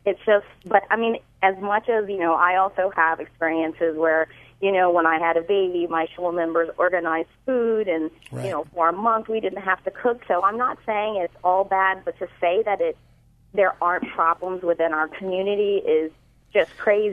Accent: Louisiana, United States; I'm from Louisiana, and I have never felt that I've been victimized because of who I am, because of my race.

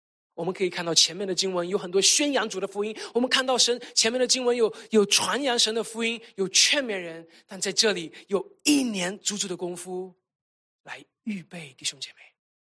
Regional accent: China; 我们都是大陆来的

